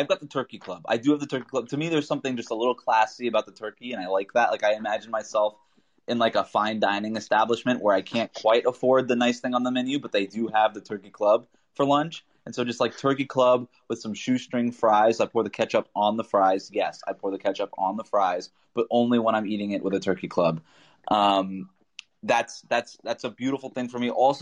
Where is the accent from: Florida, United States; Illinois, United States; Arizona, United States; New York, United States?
Florida, United States; So my logic here, and the reason I feel like I can cheat a little bit, is you know that I'm from South Florida.